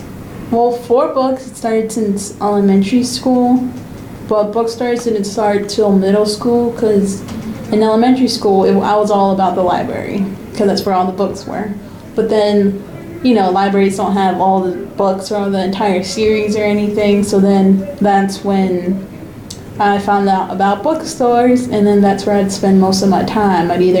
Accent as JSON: {"language": "English", "region": "Virginia", "country": "United States", "tie": "born there", "said": "Well, I was born here in Harrison Marine, Virginia"}